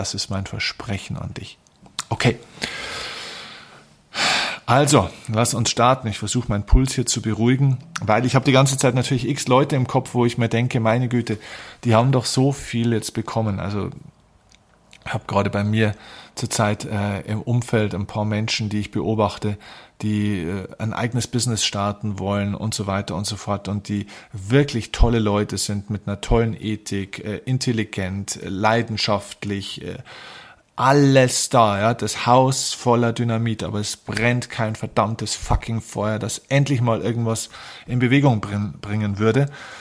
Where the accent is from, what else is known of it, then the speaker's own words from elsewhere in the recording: Bavaria, Germany; vielleicht sogar auch mal ein bisschen grantiger werde, wie man bei uns in Bayern sagt